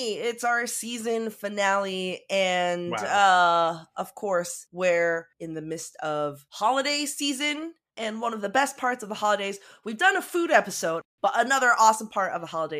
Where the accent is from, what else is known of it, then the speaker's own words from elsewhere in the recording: Sterling, Virginia, United States; moved away as an adult; now in Madrid, Spain; currently live in Madrid, Spain, where I teach middle school language arts in an American school, but I'm originally from Sterling, Virginia.